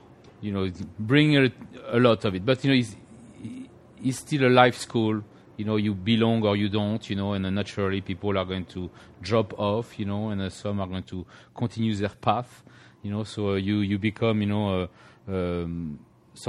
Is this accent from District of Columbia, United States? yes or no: no; North Carolina, United States; accent: South Carolina; On the border of South Carolina, so is where my accent from.